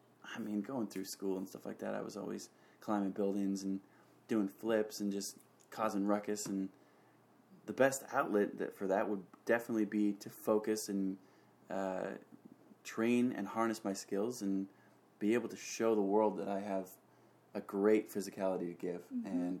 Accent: Washington, United States; I was a stone's throw from where I grew up, and it was meant to be.

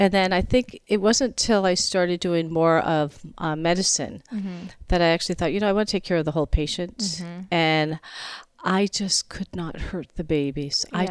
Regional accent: Rhode Island, United States; also born or lived in New York; So I was born in New York and then actually grew up in Rhode Island. And then my parents moved me my senior year back to New York, which was a very difficult process.

